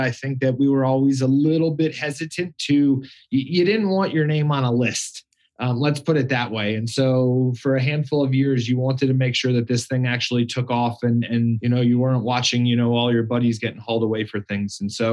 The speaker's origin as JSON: {"language": "English", "region": "Colorado", "country": "United States", "tie": "born or raised there", "said": "just sort of going to college in Boulder and growing up in Colorado, it has been around and prevalent."}